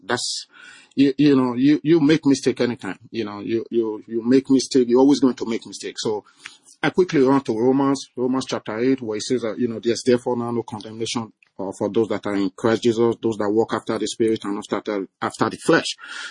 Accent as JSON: {"language": "English", "town": "New York City", "region": "New York", "country": "United States", "said": "I'm a public school teacher in New York City. I'm from New York City."}